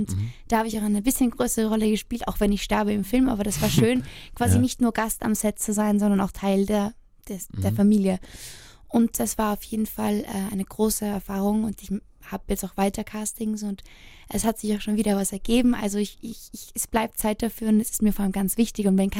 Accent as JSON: {"language": "German", "country": "Austria", "said": "ich fühle mich im Herzen nicht nur als Österreicherin."}